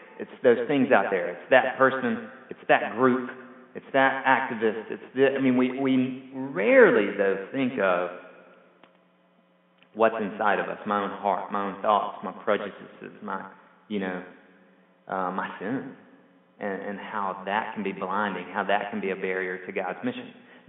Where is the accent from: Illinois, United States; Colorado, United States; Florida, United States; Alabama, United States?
Alabama, United States; And so growing up in Alabama, at some point you're going to end up on I-65.